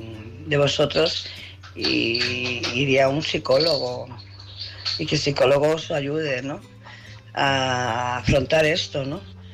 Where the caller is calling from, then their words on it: Barcelona, Catalonia, Spain; de Barcelona.